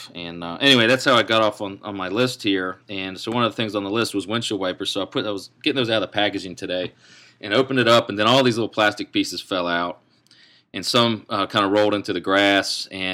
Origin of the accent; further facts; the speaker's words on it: Ashland, Virginia, United States; I am hail from Ashland, Virginia, the center of the universe in Central Virginia.